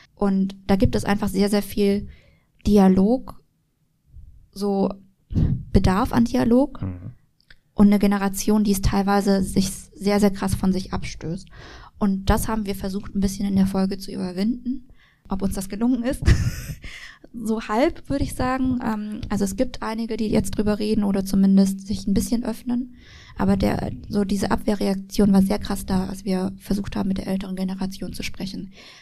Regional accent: Bavaria, Germany; ich bin ja in Bayern geboren und aufgewachsen.

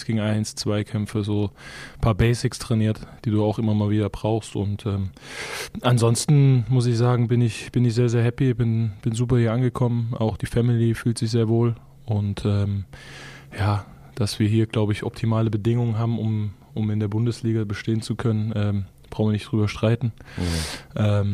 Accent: Lampertheim, Hesse, Germany; also born or lived in Heppenheim; weil ich bin dann in Lampertheim aufgewachsen. Okay. Das ist so 10, 12, 15 Minuten neben Heppenheim.

